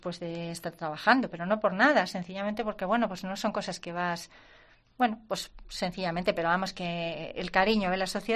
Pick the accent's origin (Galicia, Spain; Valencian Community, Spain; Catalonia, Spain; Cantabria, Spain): Cantabria, Spain; Santander; los que somos de aquí de Santander sabemos dónde estaba